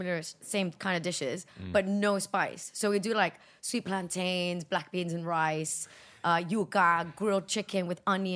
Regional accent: Cuba; I just, and everybody assumes that Cuban food is spicy because every time I say I'm from Cuba, they're like, oh my God.

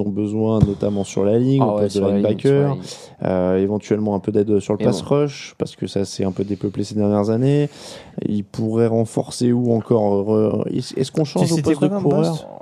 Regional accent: Noisy-le-Grand, Île-de-France, France; je suis né à Noisy-le-Grand. Donc, je suis pas tout à fait. Et j'ai grandi en Île-de-France.

